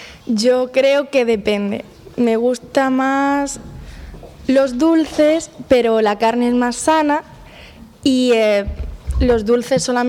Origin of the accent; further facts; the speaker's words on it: Almería, Andalusia, Spain; now in Clamart, France; Yo soy de Almería, una ciudad de Andalucía, y aquí en Francia vivo en Clamart.